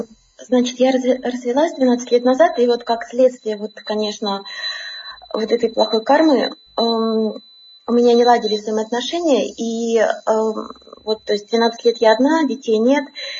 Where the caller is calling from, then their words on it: Prague, Czechia; Я сейчас звоню из Праги.